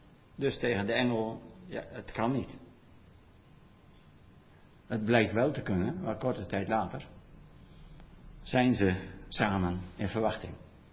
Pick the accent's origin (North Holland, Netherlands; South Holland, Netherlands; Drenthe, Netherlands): Drenthe, Netherlands; accent: Drents; Niet zozeer over mijn Drentse dialect, wat ik dagelijks koeterwaal. Ja, wel leuk dat ik als Drent jullie taalles ga geven.